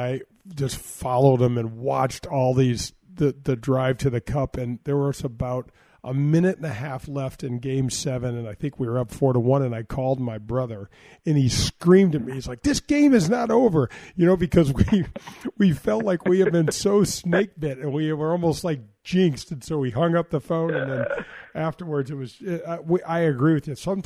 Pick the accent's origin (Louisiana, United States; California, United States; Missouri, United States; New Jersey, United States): Missouri, United States; St. Louis; I grew up in St. Louis just like you did